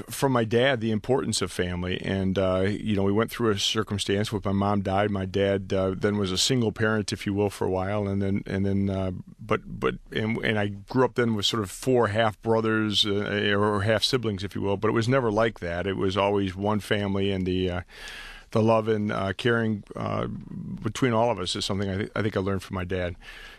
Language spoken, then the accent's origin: English; Detroit, Michigan, United States; I grew up in Rosedale Park in Detroit. I am one of eight children.